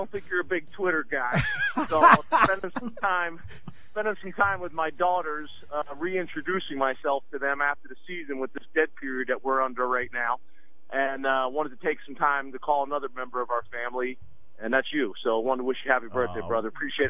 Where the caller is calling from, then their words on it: State College, Pennsylvania, United States; from State College.